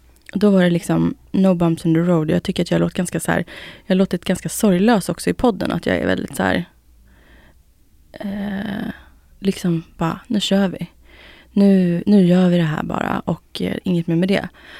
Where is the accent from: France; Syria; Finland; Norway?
Finland; Jag är finne då om någon undrar.